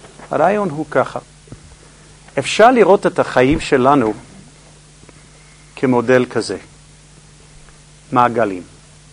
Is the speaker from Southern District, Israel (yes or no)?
no; Jerusalem, Jerusalem District, Israel; אז אני ירושלמי, חשבתי על קריית יובל שם